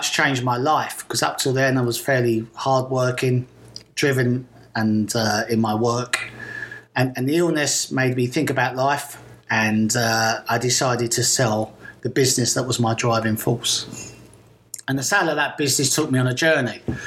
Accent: Bromley, London, United Kingdom; I was born in Bromley. I was born in Widmore Road in 1968, long time ago now. I grew up in Gilbert Road and then I grew up in London Lane.

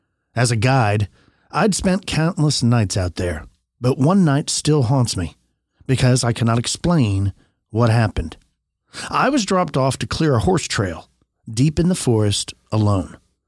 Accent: Kansas, United States; I'm from South Central Kansas, and our city is a former railroad town settled from former Osage tribal ground.

